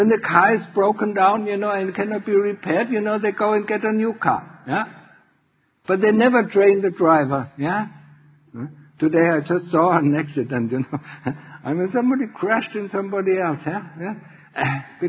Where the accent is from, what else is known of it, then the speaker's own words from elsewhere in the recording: Germany; English is a second language; I mean, Germany, you know, I mean, I'm from Germany, yeah?